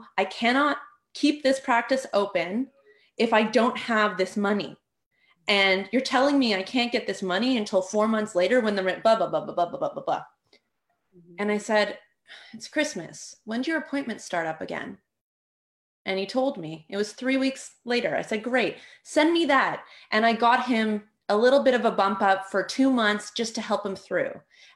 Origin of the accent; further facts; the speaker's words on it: Canada; Because I'm from Canada, right?